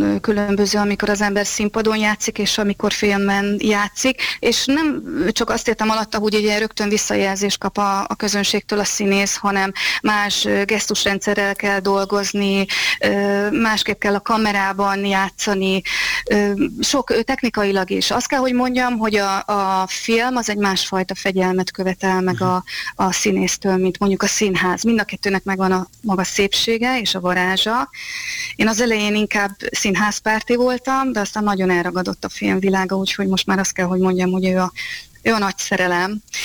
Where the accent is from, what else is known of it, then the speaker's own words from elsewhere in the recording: Hungary; mint Magyarországról származó színésznő, a saját hazámat, bárhol vagyok, én azt képviselem, és én magyar vagyok.